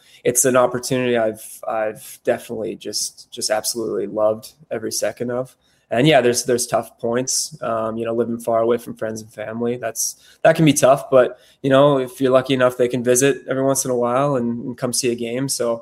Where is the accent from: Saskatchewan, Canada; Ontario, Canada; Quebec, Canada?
Ontario, Canada; growing up in Canada and Ontario